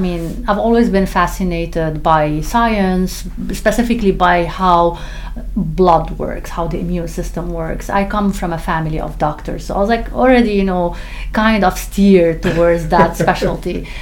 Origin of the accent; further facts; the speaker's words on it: Lebanon; moved away as an adult; now in United States; I'm an immigrant. I come from Lebanon